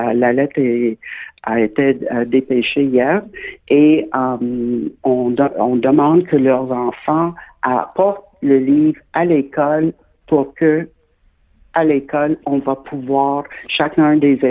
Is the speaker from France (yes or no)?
no; Quebec, Canada; on nous appelait des Canadiens français. Maintenant, nous sommes des Québécois.